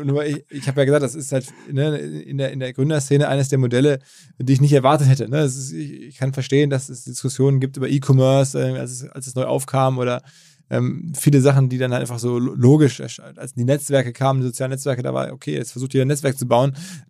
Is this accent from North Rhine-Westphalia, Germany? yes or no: yes; North Rhine-Westphalia, Germany; born there; mir als gebürtigen Ruhrgebietler